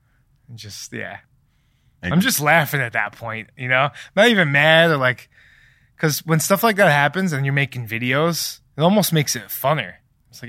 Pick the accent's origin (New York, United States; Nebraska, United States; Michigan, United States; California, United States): New York, United States; I'm from New York. It's super humid.